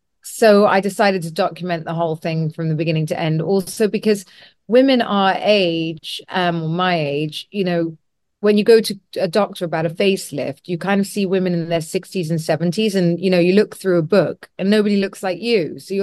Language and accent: English; United Kingdom; So when I'm very British, I'll, you know, ask me a question, I'll give you the answer